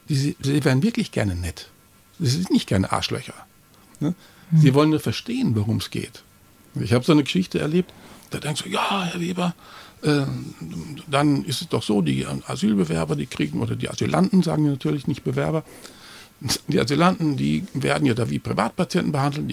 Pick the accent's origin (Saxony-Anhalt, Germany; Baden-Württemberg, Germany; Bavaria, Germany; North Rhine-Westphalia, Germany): Bavaria, Germany; ich komme aus Bayern, da gab es wirklich üblen Wirtshausschlägereien mit zerbrochenen Mastkrügen.